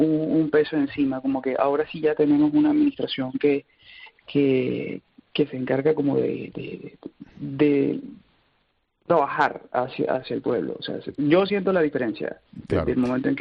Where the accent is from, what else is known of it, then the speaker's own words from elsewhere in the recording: Barranquilla, Atlántico, Colombia; also born or lived in Venezuela; now in United States; Yo soy colombiano de la costa norte, pues soy ciudadano americano, pero soy colombiano de la costa norte y viví muchos años en Venezuela.